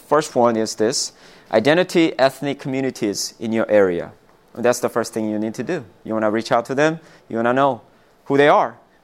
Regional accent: South Korea; English is a second language; For example, I'm from South Korea. I speak Korean to my kids at home.

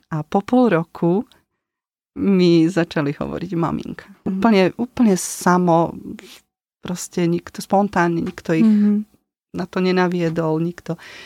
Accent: Nové Mesto nad Váhom, Trenčín Region, Slovakia; my sme teda od Nového mesta.

